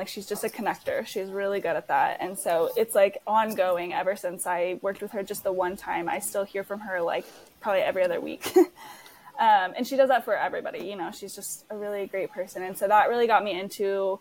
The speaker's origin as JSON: {"language": "English", "region": "Florida", "country": "United States", "lives_now": "Seattle, United States", "said": "because I'm not from Seattle, I'm from Florida, and I've only lived here for 3 years."}